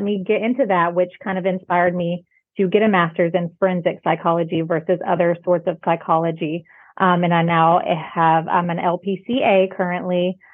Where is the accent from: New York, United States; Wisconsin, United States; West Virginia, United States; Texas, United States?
Texas, United States; El Campo; But I grew up about 2 hours from Bryan College Station in a little town called El Campo.